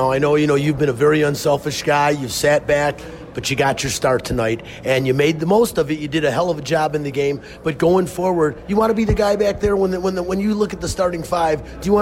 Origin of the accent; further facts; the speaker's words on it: Michigan, United States; I'm from Michigan like you are, went to Michigan State.